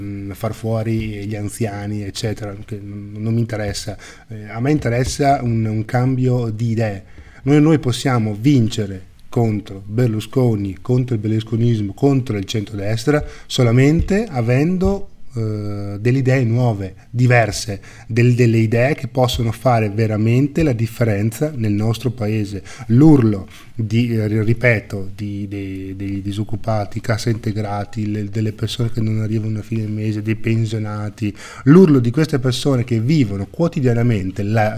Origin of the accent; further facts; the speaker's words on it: Milan, Lombardy, Italy; born there; Diciamo che sono nato a Milano, i miei parenti sono giù.